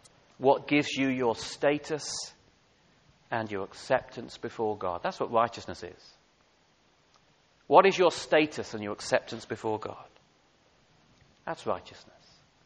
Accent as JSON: {"language": "English", "region": "England", "country": "United Kingdom", "said": "We're into planting our gardens, aren't we, as English people? We're kind of obsessed with gardening, aren't we? Well, I'm not, actually, but I'm not a typical Englishman."}